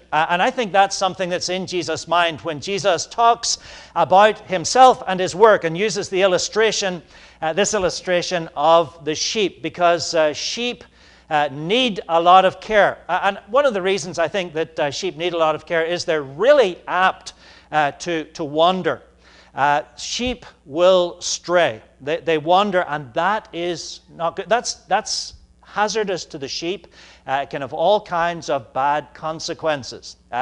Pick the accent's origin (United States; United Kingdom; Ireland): Ireland; I'm from Ireland, and where I come from, sheep are fairly common.